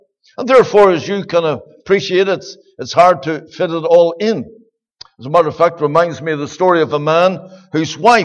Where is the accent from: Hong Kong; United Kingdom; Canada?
United Kingdom; Belfast, Northern Ireland; born there; I was born on the Donegal Road in Belfast.